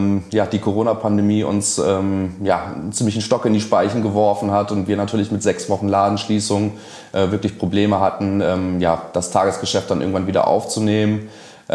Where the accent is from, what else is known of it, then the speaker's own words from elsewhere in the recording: Königswinter, North Rhine-Westphalia, Germany; Also persönlich komme ich aus Königswinter, aus dem Ortsteil Oberpleis.